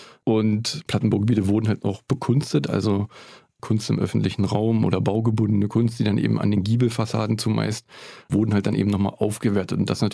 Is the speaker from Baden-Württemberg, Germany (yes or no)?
no; Eisenhüttenstadt, Brandenburg, Germany; born there; ich habe 2003 angefangen, Architektur in Cottbus zu studieren und bin parallel eben halt mit den ersten Semestern immer wieder nach Eisenhüttenstadt in meinen Geburtsort zurückgefahren